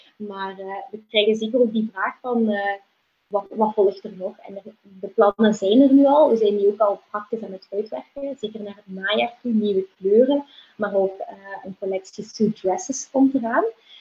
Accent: Genk, Limburg, Belgium; ik kom vooral uit Genk

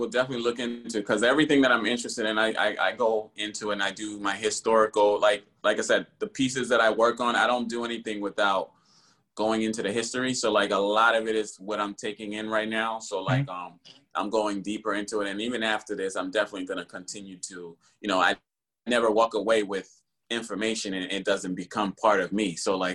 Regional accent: Philadelphia, Pennsylvania, United States; moved away as an adult; now in Los Angeles, United States; But I'm more from Philly. So Philadelphia area. So like, but you know, I've been living in I moved from Philadelphia out here to LA. I moved out here, and I've been out here for 11 years now, going on 12.

